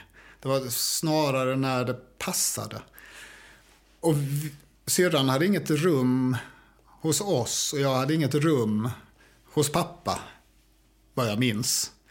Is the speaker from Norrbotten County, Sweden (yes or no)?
no; Stockholm, Stockholm County, Sweden; also born or lived in Lund; Och när jag var 2 månader gammal så styrde de kosan mot Stockholm. Och sina karriärer. Så då flyttade jag till Järfälla. Och bodde på Polygonvägen 6.